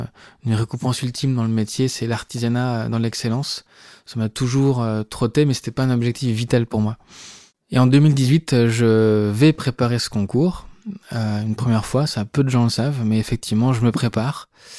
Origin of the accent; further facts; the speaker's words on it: Beaune, Bourgogne-Franche-Comté, France; born there; je suis né aux Hospices de Beaune, entre Noël et le jour de l'an, le 28 décembre 85.